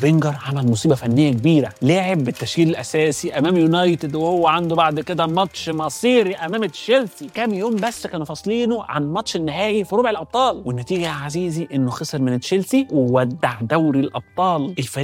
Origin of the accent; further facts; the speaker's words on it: Mansoura, Dakahlia, Egypt; كان لسه نادي اجتماعي بتاع الحوار كده عندنا في المنصوره